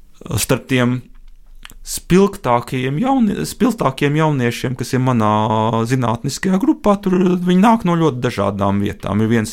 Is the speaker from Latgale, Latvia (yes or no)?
yes; Daugavpils, Latgale, Latvia; es pats esmu no Daugavpils, mācījos Daugavpils 12. vidusskolā.